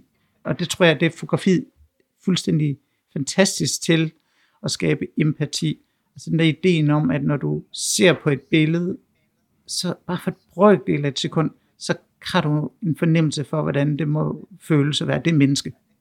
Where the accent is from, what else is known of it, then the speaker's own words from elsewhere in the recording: Store Sjørup, Central Denmark Region, Denmark; der hvor jeg kommer fra, Store Sjørup. Som man måske kan fornemme, det er ude på landet, det er ude på Djursland i Jylland. Og der er jeg opvokset i et kollektiv i den her lille bitte landsby, hvor der ikke bor mere end 100 mennesker.